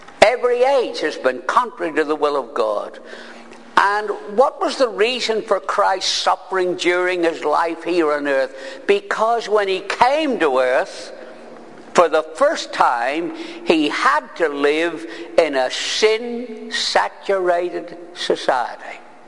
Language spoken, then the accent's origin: English; Ireland; And I have often read this, and being Irish, have misunderstood it.